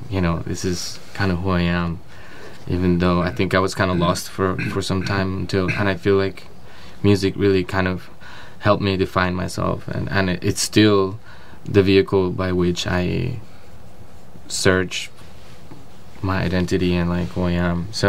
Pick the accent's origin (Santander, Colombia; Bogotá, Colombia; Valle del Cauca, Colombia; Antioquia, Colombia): Bogotá, Colombia; English is a second language; now in New York, United States; I grew up in Bogota, in a city, and I'm from Colombia